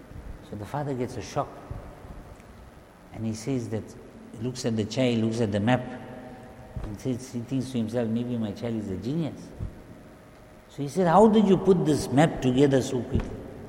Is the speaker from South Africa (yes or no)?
yes; South Africa; English is a second language; alhamdulillah, we are Jamaat from South Africa.